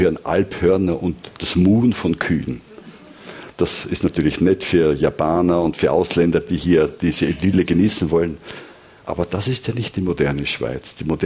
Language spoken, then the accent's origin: German; Austria; Da bin ich eben dann nicht genug Österreicher, wahrscheinlich.